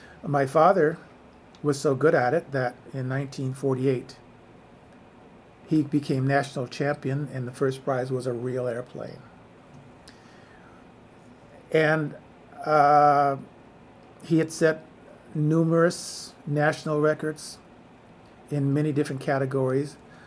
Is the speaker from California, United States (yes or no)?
yes; Los Angeles, California, United States; I was born in Los Angeles, specifically an area called Watts, which is in the Compton Willowbrook area, which is a predominantly African-American or black community. But shortly after that, we moved to more toward the central Los Angeles, where I went to public schools.